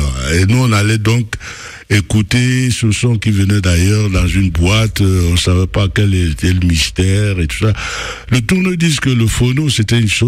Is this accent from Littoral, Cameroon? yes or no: yes; Douala, Littoral, Cameroon; Et puis il a habité longtemps chez moi à Douala